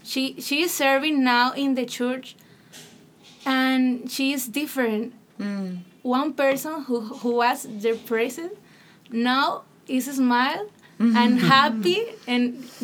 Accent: Nuevo Laredo, Tamaulipas, Mexico; I am from Mexico, Nuevo Laredo, Tamaulipas.

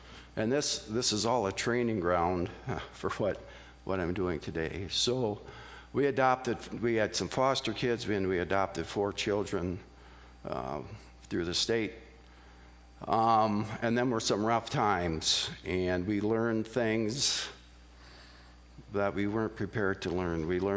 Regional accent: Iowa, United States; I grew up in Northwest Iowa. I grew up on a farm. Went to church twice on Sunday.

